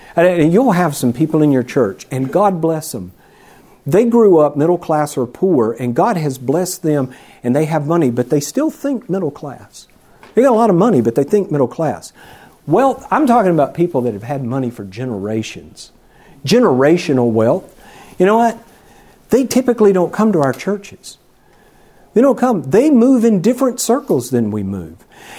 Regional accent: Chester, South Carolina, United States; Now, when I was growing up in Chester, South Carolina, probably like when you were growing up, wherever you grew up, people of different faiths were the Methodists and the Presbyterians, right? I mean, Chester, South Carolina, we didn't even have Catholics.

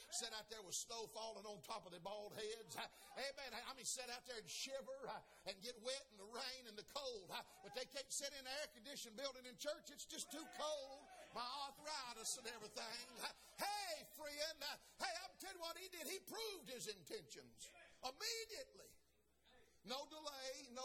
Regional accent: the South, United States; I was raised in the South, pray, by the grace of God.

